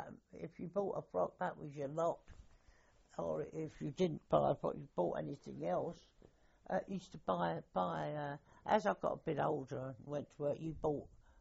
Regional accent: London, United Kingdom; I'm a Londoner

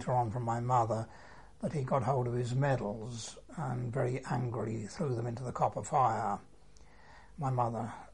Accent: London, United Kingdom; born there; I was born in Peckham, London, in 1918.

